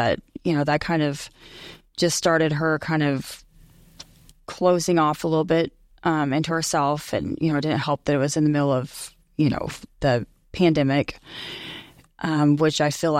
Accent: Broken Arrow, Oklahoma, United States; I'm from Broken Arrow. Mom of three

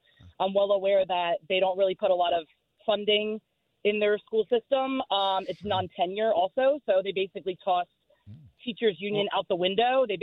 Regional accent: New Jersey, United States; I'm originally from New Jersey, but I would listen to you guys all the time at Gennaro's in St. Pete Beach.

